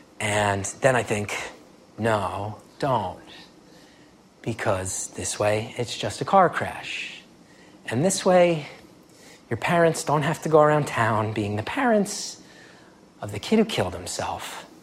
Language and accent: English; New Jersey, United States; A lot of people sound like Carmela Soprano where we grew up. That's very true. I grew up in Essex County. That's where Sopranos took place, and they nailed the culture of it.